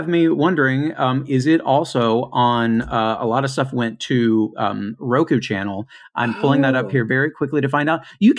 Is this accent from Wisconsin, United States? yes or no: no; Louisville, Kentucky, United States; I grew up in the Louisville, Kentucky market. So, you know, we always had concerts coming through.